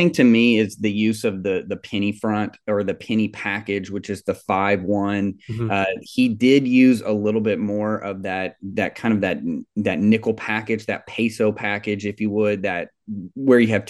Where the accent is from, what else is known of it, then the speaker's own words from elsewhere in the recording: Kansas City, Missouri, United States; Dad grew up in Denver. I grew up in Kansas City, so I was like the one Broncos fan in my entire school.